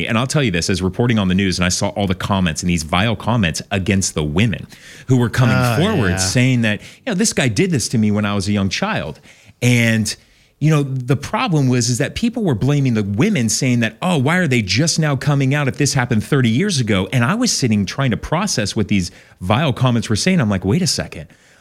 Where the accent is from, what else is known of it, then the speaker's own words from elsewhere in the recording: Corona del Mar, California, United States; I grew up in Corona del Mar, so in Laguna Beach. So this is my hometown.